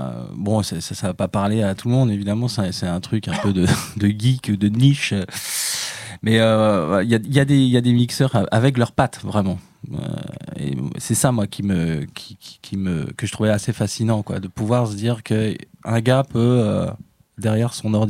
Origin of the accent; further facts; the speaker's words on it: Brittany, France; on aime bien quand on est breton, qu'on a passé tout un hiver pourri comme on a eu, là, n'est-ce pas, en mars.